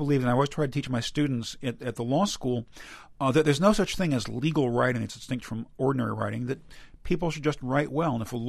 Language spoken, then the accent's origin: English; Washington, District of Columbia, United States; I wrote short stories and what I called novels when I was a really little boy growing up in Washington, D.C.